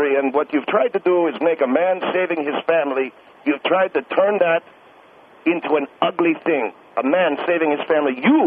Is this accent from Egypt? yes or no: no; Netherlands; now in United States; I come from the Netherlands. I wanted to be a part of American politics